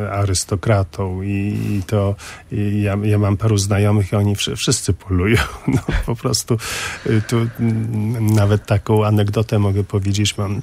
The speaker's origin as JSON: {"language": "Polish", "town": "Sopot", "region": "Pomeranian Voivodeship", "country": "Poland", "said": "Ja pochodzę z Sopotu i być może z tego powodu wyniosłem przekonanie, że jak jest lato, to nie warto nigdzie wyjeżdżać"}